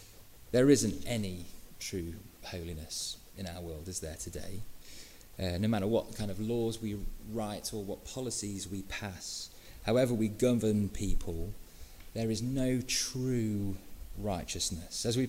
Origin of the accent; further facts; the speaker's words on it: England, United Kingdom; I know we're British, I know we're English